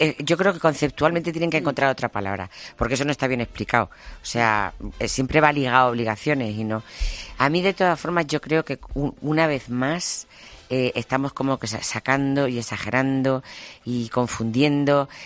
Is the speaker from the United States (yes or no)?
no; Yecla, Region of Murcia, Spain; Yo soy de Yecla, ¿vale? De un pueblo, y he vivido muchas veces en el campo.